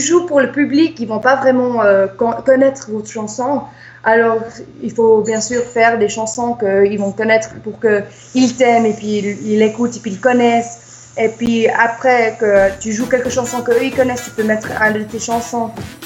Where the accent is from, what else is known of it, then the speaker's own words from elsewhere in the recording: United States; on est américaine, mais on a des origines de Neuchâtel et puis de Suisse